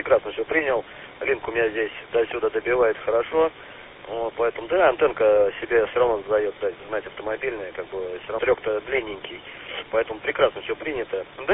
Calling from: Tver, Tver Oblast, Russia; Да, из Твери, город Тверь, я из Твери работаю

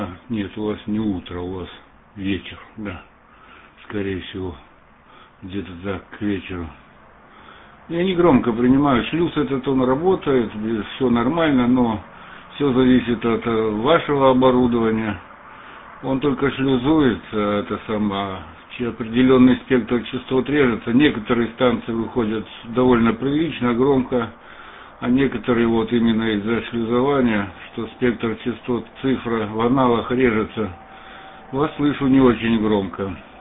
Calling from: Antwerp, Flanders, Belgium; Юрий, напомню, Антверпен, север Бельгии. Ну, сейчас я из Ихалим к вам отвечаю.

